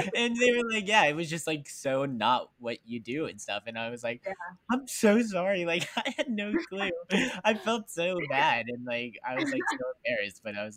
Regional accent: West Virginia, United States; But I am from West Virginia.

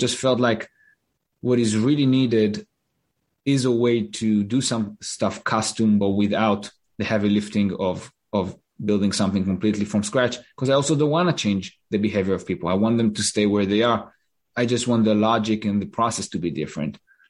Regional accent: Israel; now in United States; that's how I ended up in the US too, because I'm originally from Israel.

